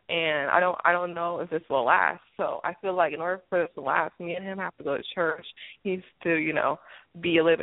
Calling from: Florida, United States; I'm calling from Florida.

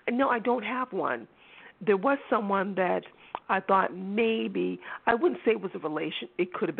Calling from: Massachusetts, United States; I'm calling from Massachusetts.

